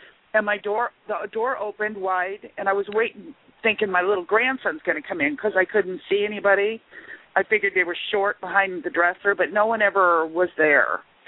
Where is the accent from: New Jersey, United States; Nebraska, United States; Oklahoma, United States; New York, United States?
Nebraska, United States; Omaha; Yeah, I'm from Omaha.